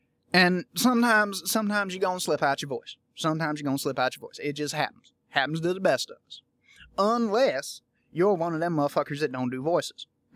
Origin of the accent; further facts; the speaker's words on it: United States; because I'm American and I don't sound like an Irish person. I don't sound like a native speaker.